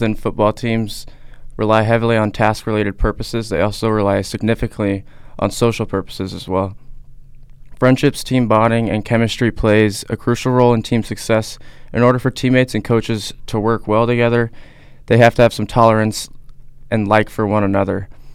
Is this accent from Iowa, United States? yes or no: yes; Des Moines, Iowa, United States; born and raised in Des Moines, Iowa.